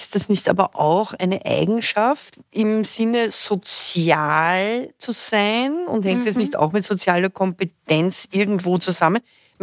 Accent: Vienna, Austria; Ich bin eine Wienerin, die schon nach Kärnten fährt.

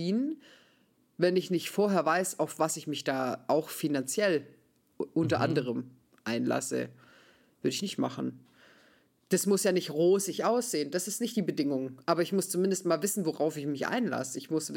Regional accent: Baden-Württemberg, Germany; Aber ich bin halt auch Schwabe

